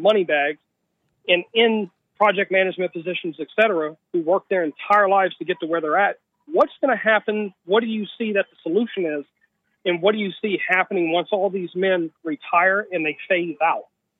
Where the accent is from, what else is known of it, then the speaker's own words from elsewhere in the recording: New Orleans, Louisiana, United States; No, I'm actually white, but I'm actually Cajun, so I'm